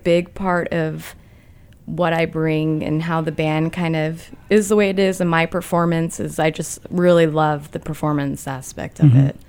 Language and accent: English; Phoenix, Arizona, United States; So I'm actually from Phoenix.